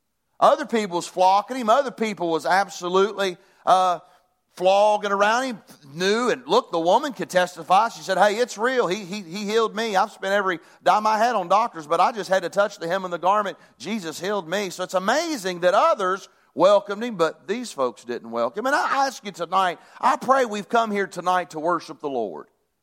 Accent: Hinton, United States; moved away; Just like Hinton is my hometown. I know the people in Hinton, and a lot of the people, of course, back then, I don't know as many now. I've been gone for about 20 years

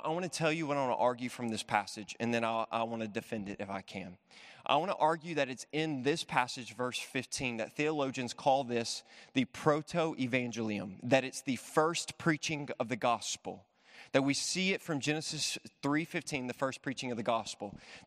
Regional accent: Memphis, Tennessee, United States; Now, I'm well aware I'm from Memphis, Tennessee. And because I'm from Memphis, Tennessee, I say naked really funny.

